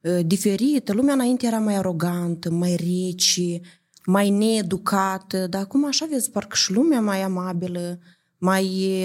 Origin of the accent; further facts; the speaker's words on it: Moldova; now in Italy; Deci eu, când am plecat din Republica Moldova, am plecat direct în Italia. În Italia am familia mea.